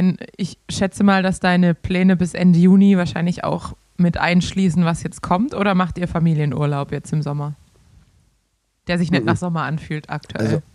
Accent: Cologne, North Rhine-Westphalia, Germany; als Kölner

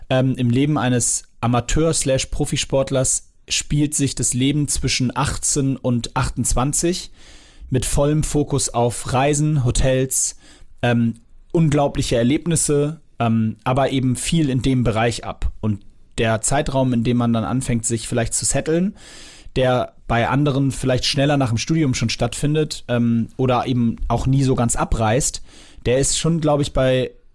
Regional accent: Hamburg, Germany; Und Hamburg ist meine Heimat

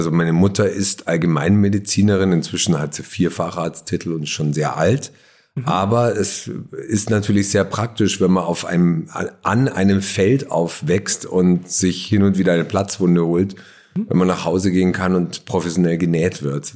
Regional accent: Poing, Bavaria, Germany; also born or lived in Munich; In der Nähe von München auf einem kleinen Dorf namens Poing. Dort gibt es einen Wildpark. Dort hatte meine Mutter eine Landpraxis und da bin ich aufgewachsen

